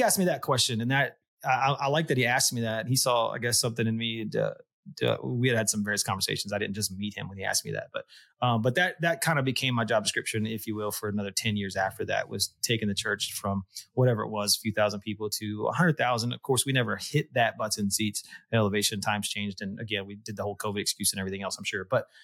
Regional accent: Dallas, Texas, United States; I'm originally from Texas. I'm currently sitting in Texas right now, north of Austin, where we live now. But my wife's from Texas too. We're both from the Dallas area.

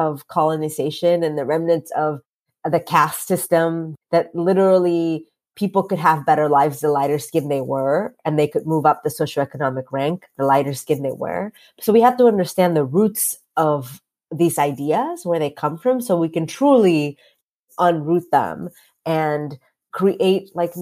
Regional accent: Mexico; when I was a kid growing up in Mexico.

